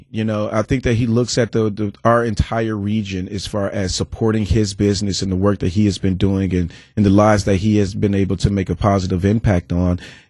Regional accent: Wisconsin, United States; I'm from Wisconsin.

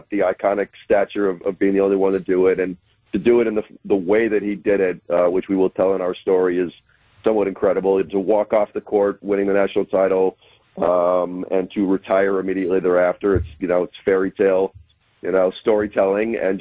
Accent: Milwaukee, Wisconsin, United States; I've always wanted to bring film and do what I can to bring exposure to Marquette, to Milwaukee, to my hometown.

